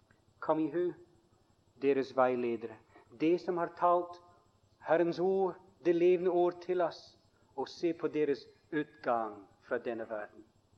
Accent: Scotland, United Kingdom; Norwegian is a second language; jeg kan se tilbake igjen til mange fine troende da jeg vokste opp i Skottland.

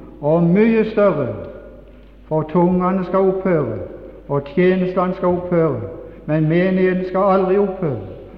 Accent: Mosby, Agder, Norway; accent: Mosby dialect; Jeg har min dialekt fra Mosby. Den er forstyrret en del på grunn av å være ute. Men den dialekten som jeg er født i, kjenner jeg ut og inn.

